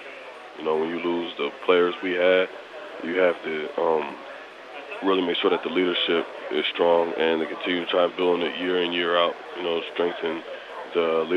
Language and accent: English; New Jersey, United States; You know, I'm from New Jersey. I didn't know much about it until I came out here